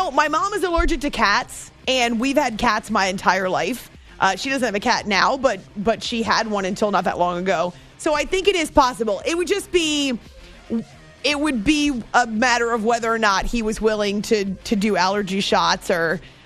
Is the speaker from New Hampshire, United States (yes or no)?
yes; New Hampshire, United States; also born or lived in Oklahoma; I grew up in New Hampshire, so I love snow.